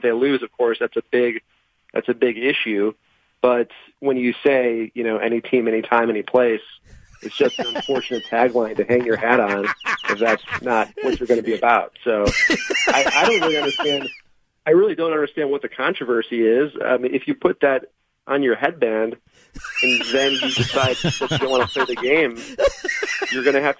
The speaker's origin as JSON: {"language": "English", "region": "Midwest", "country": "United States", "said": "I mean, obviously, I'm from the Midwest originally, so it's hard to really gauge."}